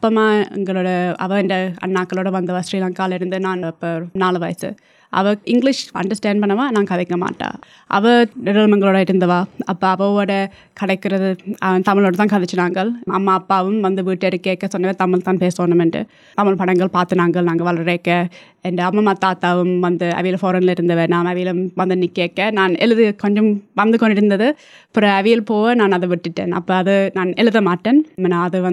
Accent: Hay, New South Wales, Australia; also born or lived in Colombo, Sri Lanka; அதுக்கு முதல் வந்த அம்மா அப்பா சிட்னிக்கு வந்தவை. நான் 10 மந்த்ஸ் ஓல்டு. நான் கொழும்புல தான் பிறந்தேன். நான் அப்புறம் வந்து ஹேய்க்கு போனவை 88. ஹேய் வந்து ஒரு வெரி ரூரல் டவுன். 12 ஹவர்ஸ் இருக்கும் அந்த சிட்னியிலேருந்து ட்ரைவ் பண்ணால்.

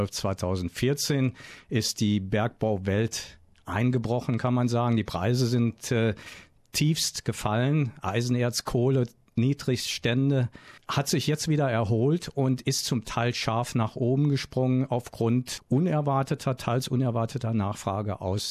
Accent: Saarland, Germany; Ich bin im Saarland groß geworden

